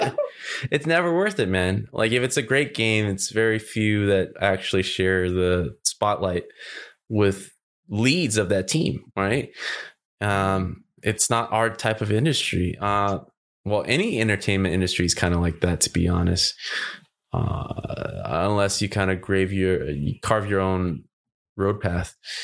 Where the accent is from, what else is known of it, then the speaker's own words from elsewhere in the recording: California, United States; I'm from California.